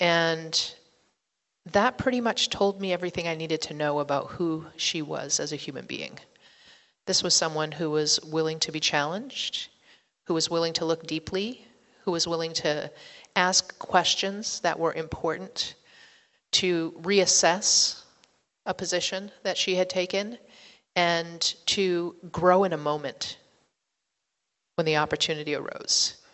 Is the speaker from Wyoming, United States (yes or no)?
no; Maine, United States; I'm from the Penobscot Nation. My family is Bear Clan from the Penobscot Nation and Crow Clan from the Passamaquoddy tribe at Tibaik.